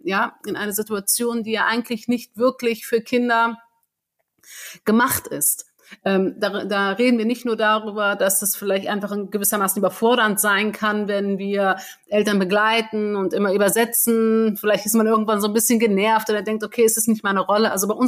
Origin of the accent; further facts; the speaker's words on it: Germany; Dadurch, dass ich in Deutschland geboren bin, muss ich ja nicht irgendwo anders zwangsläufig angekommen sein, sondern meine Heimat ist hier in Deutschland, die habe ich mein gesamtes Leben verbracht